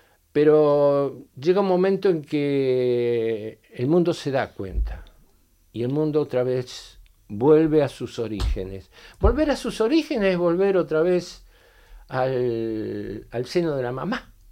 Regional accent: Argentina; Ahora, por ejemplo, en mi país, yo viví 6 décadas en Argentina.

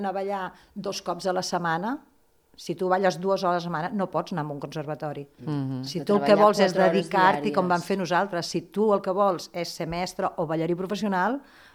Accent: La Bisbal d'Empordà, Catalonia, Spain; accent: Girona; Jo soc de la Bisbal, d'Empordà

